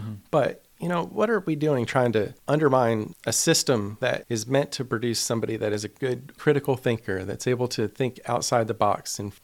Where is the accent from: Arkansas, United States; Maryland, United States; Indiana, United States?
Arkansas, United States; Hot Springs; I could tell you it was here in Hot Springs